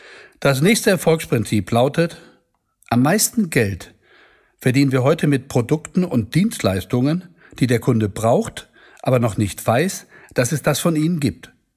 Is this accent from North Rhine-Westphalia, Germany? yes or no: yes; Duisburg, North Rhine-Westphalia, Germany; Ich komme aus dem Ruhrgebiet. Sie hören es vielleicht an meiner Stimme. Ich bin in Duisburg geboren. Da gibt es noch richtig Industrie, Dreck, Hochöfen.